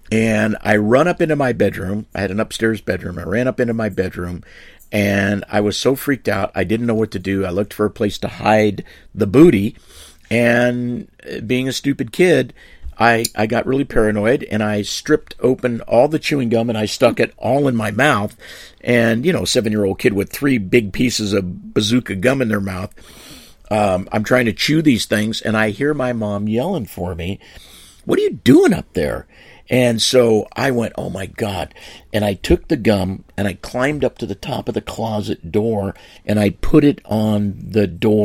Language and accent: English; San Francisco, California, United States; and I grew up in San Francisco. And as you know, Italian family and a strict upbringing.